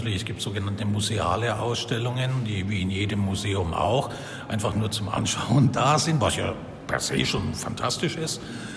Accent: Nuremberg, Bavaria, Germany; born there; now in Michelsberg, Germany; Ich bin geboren in Nürnberg und lebe seit 2-3 Jahren etwa in Michelsberg.

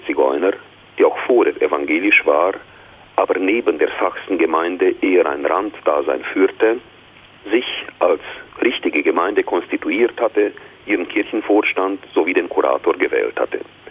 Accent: Leschkirch, Sibiu County, Romania; moved away; Mein Heimatdorf neben Hermannstadt hatte sich fast ganz geleert. Mein letztes Weihnachtsfest habe ich dort in Leschkiri im Jahr 1990, damals noch mit meiner Familie, mit meinen Eltern, in meinem Heimatdorf gefeiert, nachher nie wieder.

